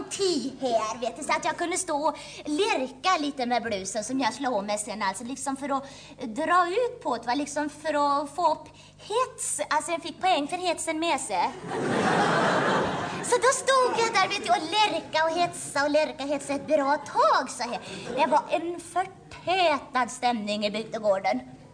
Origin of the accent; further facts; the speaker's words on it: Västra Götaland County, Sweden; born there; Det är nämligen så att jag hade en väldigt svår dialekt att arbeta bort. Ja, det är nämligen så att jag är född i Västergötland